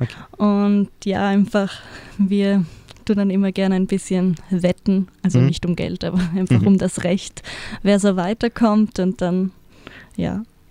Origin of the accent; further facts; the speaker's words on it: Italy; weil ich bin aus Italien und bin deshalb zweisprachig und habe somit die italienische Delegation betreut